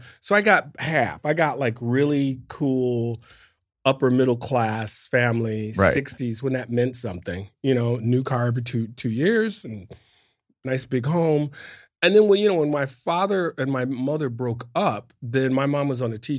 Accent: Detroit, Michigan, United States; growing up in Detroit, is at a very young age, I was fixated on, I'm getting the fuck out of this town, and I'm going to get famous.

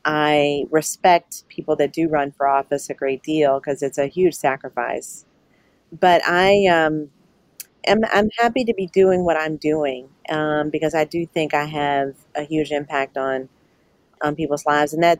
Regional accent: Atlanta, Georgia, United States; they're mainly women that I grew up with in Atlanta.

